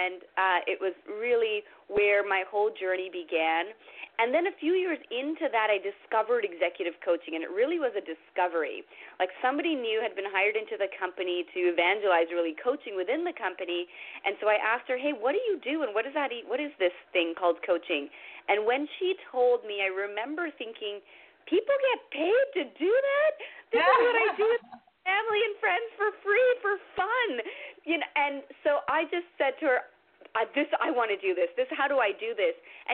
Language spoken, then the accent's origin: English; Toronto, Ontario, Canada; I went to the Richard Ivey School of Business in Canada, which is where I'm from Toronto.